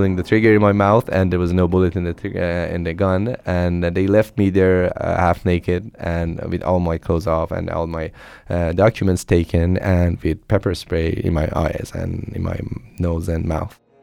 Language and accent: English; Iran; moved away as an adult; now in San Francisco, United States; I'm an Iranian-American composer based here in San Francisco. I was born and raised in Iran in the 1980s, and I moved here to the States in 2006.